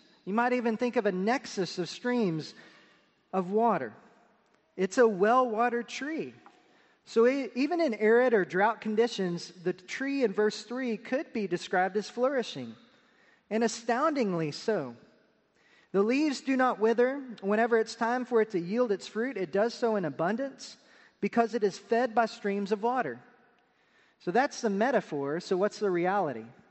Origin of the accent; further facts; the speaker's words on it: Pampa, Texas, United States; Not so with trees that are planted at my parents' place in Pampa, Texas. Here's why. On average, my hometown receives 20 inches of rain per year.